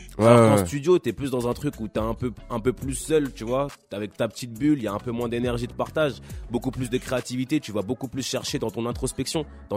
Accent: Bobigny, Île-de-France, France; C'est un petit quartier pavillonnaire et pépère, tu vois, entre les cités. J'ai grandi là-bas.

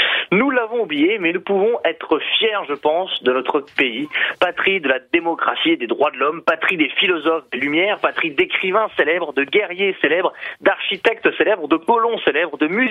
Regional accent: Normandy, France; alors que chez moi en Normandie, donc plutôt au nord, nous aurons tendance à dire « ouvre la fenêtre ».

